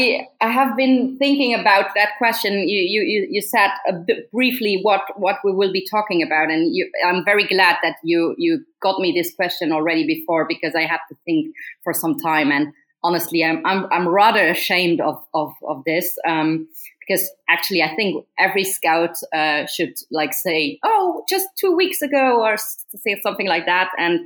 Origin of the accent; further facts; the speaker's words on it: Luxembourg; I'm from Luxembourg and I'm sitting currently here in Luxembourg. So basically in the heart of Europe, very close to Schengen, a town name in Luxembourg that everyone from Europe should be aware of.